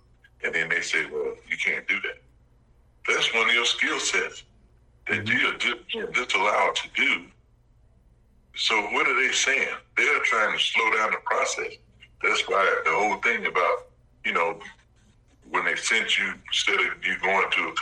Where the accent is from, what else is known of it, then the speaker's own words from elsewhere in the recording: Deep South, United States; because I was brought up in the South, in the Deep South.